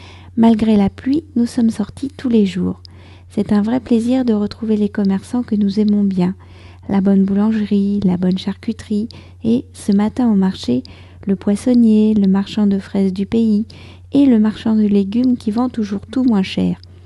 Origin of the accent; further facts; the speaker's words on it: France; je suis française, j'habite près de Paris